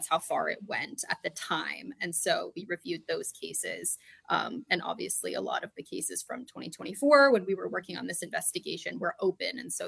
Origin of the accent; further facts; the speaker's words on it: Anchorage, Alaska, United States; Yeah, I grew up in Anchorage, Alaska, actually.